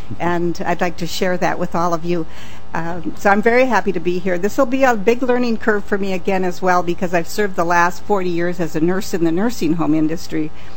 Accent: Northfield, Minnesota, United States; I had a great, great childhood growing up in Northfield, Minnesota.

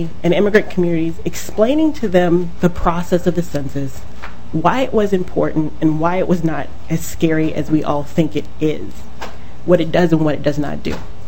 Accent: Minneapolis, Minnesota, United States; I'm from Minneapolis and just a regular voter.

